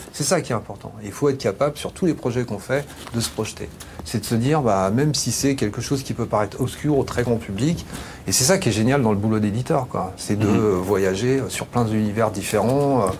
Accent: La Baule, Pays de la Loire, France; moi, quand j'étais gamin, je viens de la Baule, hein, je jouais avec mes billes et je faisais le Tour de France dans le sable

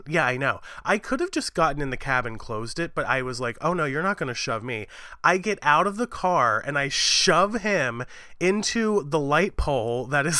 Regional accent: Maryland, United States; now in New York, United States; oh, you know, I'm from Western Maryland. I don't have New York sensibilities.

